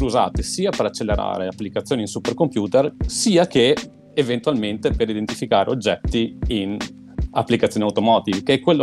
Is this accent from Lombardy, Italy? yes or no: no; Veneto, Italy; accent: Venetian; adesso fisicamente sono a casa mia, sono tornato alle origini e come il mio accento vi farà intuire, sono in Veneto. A Bassano del Grappa, per essere precisi, un paesino vicino a Bassano del Grappa, sperso fra le colline della pedemontana veneta.